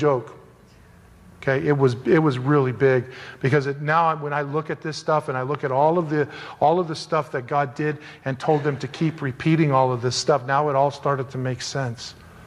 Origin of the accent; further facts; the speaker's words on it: United States; because I'm still an American. I think linear, past, present, future.